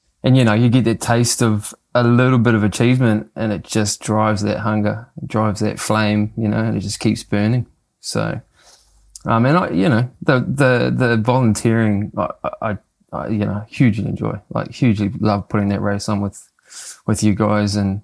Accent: Mangakino, Waikato, New Zealand; also born or lived in Whangarei; I was born in Whangarei, and then I spent a lot of my years down in a little place called Mangakino or Whakamaru, which is obviously close to Taupō and Tokoro. So I spent till about I was 12 living there.

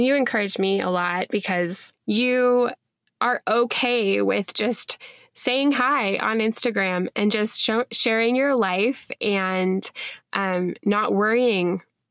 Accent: Portland, Oregon, United States; I'm from Portland and all over the place, you just see these bumper stickers that say keep Portland weird.

